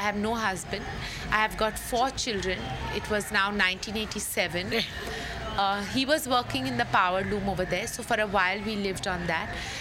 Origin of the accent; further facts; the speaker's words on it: Madhubani, Bihar, India; now in Mumbai, India; I'm from Madhubani, Bihar. I came here to Bombay because I had a lot of trouble in the village.